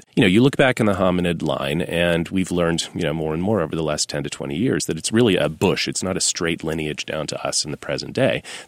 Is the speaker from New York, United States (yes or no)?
no; Texas, United States; I grew up in the Bible Belt in West Texas, admittedly in an academic family